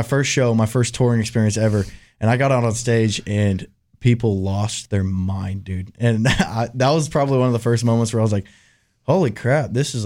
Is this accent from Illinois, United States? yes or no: no; Washington, United States; He's an East Washington boy. I'm from the West side, but.